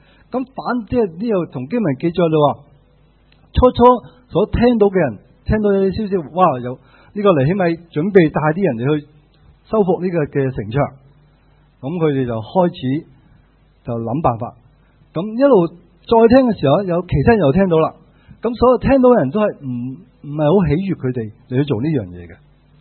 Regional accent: Guangdong, China; 那我们广东人都有一句说话叫做崩口人就忌崩口碗

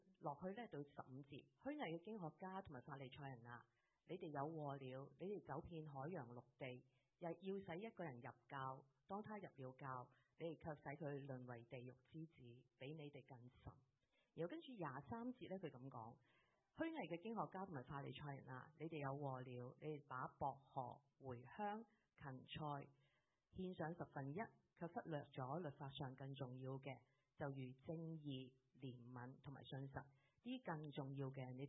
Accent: China; 我们中国人不喜欢计埋那些湿湿碎碎用利益行先的。

